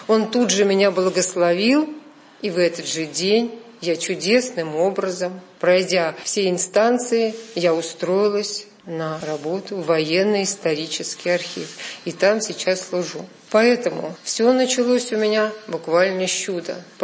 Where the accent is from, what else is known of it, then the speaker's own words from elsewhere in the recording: Saint Petersburg, Russia; А приехала в Москву. Я из Петербурга.